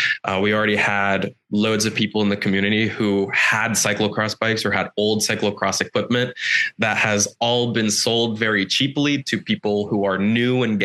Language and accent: English; Indiana, United States; So, really I'm Indiana. I live in Jeffersonville.